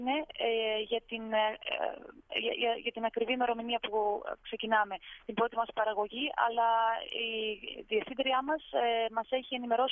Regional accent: Greece; moved away; Όταν θυμάμαι έφυγα από την Ελλάδα καλοκαίρι και επέστρεφα πάλι καλοκαίρι.

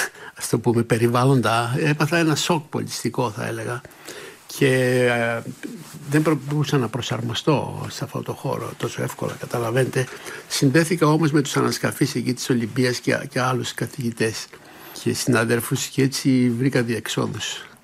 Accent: Thessaloniki, Central Macedonia, Greece; moved away; Ειδικά όταν έφυγα από τη Θεσσαλονίκη, που η Θεσσαλονίκη... Το περιβάλλον, το οικογενειακό και το φιλικό της οικογένειας απαρτίζονταν από ανθρώπους με κάποια καλλιέργεια. Είχα συνηθίσει σε αυτό το περιβάλλον. Και όταν κατέβηκα στην Ηλία, στον πύργο

